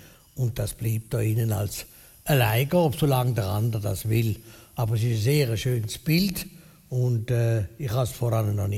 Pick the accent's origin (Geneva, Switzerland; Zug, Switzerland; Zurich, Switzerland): Zurich, Switzerland; Laufen am Rheinfall; Also ich bin dann aufgewachsen in Laufen am Rheinfall.